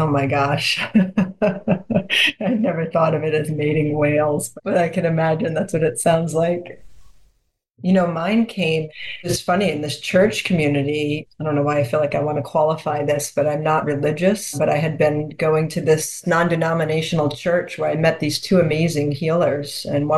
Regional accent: New Hampshire, United States; I grew up in New Hampshire, and I would lay in the woods under these pine trees

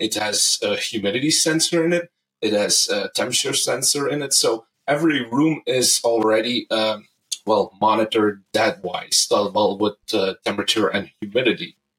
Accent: Belgium; Well, I'm from Belgium.

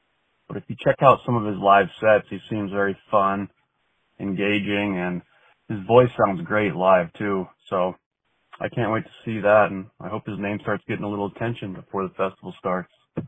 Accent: Asheville, North Carolina, United States; from Asheville, North Carolina.

